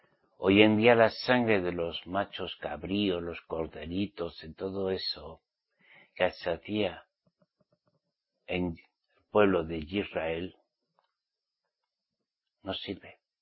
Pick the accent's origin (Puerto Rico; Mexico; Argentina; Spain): Spain; Yo soy israelita en Yasuo el Mashiach. Y soy español